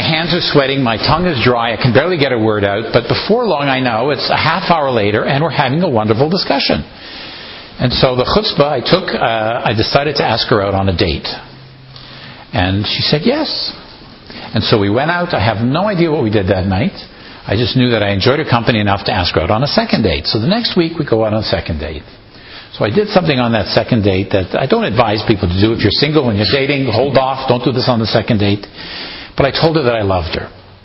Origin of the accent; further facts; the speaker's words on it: Toronto, Ontario, Canada; born there; I was born in Toronto. My parents are Holocaust survivors.